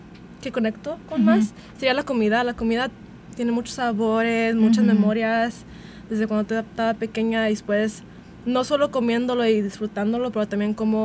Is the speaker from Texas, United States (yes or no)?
yes; Houston, Texas, United States; vine de Houston, Texas, entonces hay muchos mexicanos ahí.